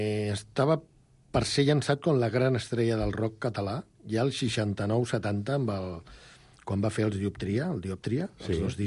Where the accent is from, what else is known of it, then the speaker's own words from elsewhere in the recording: Barcelona, Catalonia, Spain; jo sóc de la Barceloneta, molta honra